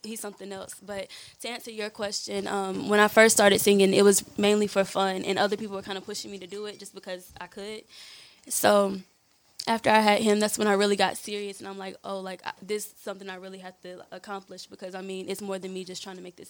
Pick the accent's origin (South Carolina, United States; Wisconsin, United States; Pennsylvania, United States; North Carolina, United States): North Carolina, United States; Gastonia; I'm from Gastonia, North Carolina, and I'm an artist.